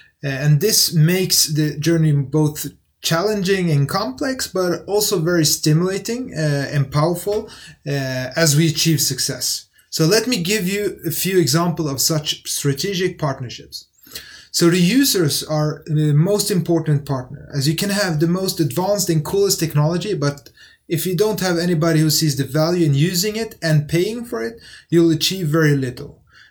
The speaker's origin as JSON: {"language": "English", "country": "Sweden", "tie": "born or raised there", "also_born_or_lived": "Netherlands", "said": "are Christian Syriacs, born in Turkey. So at home, we spoke Arabic and Syriac. And I've gone to school and grew up in Sweden."}